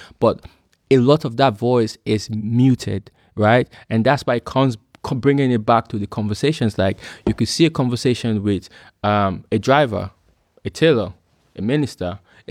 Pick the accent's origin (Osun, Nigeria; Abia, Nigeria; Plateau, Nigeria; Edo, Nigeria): Edo, Nigeria; Benin City; also born or lived in Lagos; now in Ghana; I'm from Benin. Right, but I'm Asian. But then I'm from Edo State. Then I moved to Lagos, and I have a bit of being a Lagosian. Then I moved to Ghana, and I've been in Ghana for 6 years.